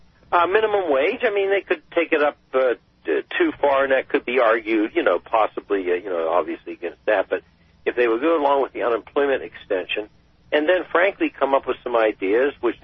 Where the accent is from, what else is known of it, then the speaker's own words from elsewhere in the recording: Appalachia, United States; I think, and people, you know, I'm from Appalachia, and the district I represented was Appalachia